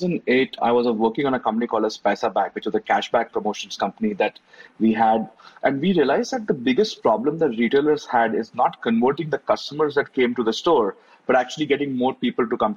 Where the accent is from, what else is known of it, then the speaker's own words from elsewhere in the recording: Mumbai, Maharashtra, India; actually I'm from South Bombay as well.